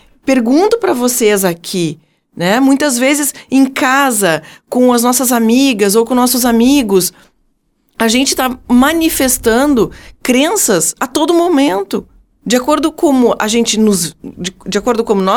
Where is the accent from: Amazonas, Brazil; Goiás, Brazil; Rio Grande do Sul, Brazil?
Rio Grande do Sul, Brazil; Passo Fundo; now in Porto Alegre, Brazil; Eu sou natural de Passo Fundo, mas eu moro hoje em Porto Alegre